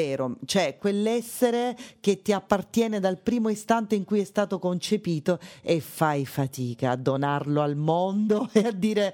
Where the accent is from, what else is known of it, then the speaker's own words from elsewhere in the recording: Augusta, Sicily, Italy; come facevo io quando ero ragazzina ad Augusta e osservavo il mondo